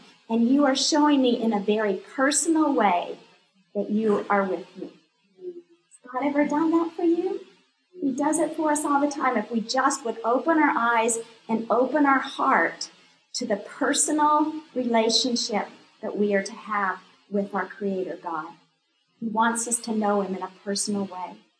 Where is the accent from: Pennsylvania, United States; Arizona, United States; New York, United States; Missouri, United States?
Arizona, United States; you need to understand that I grew up in Arizona and my parents had orange trees.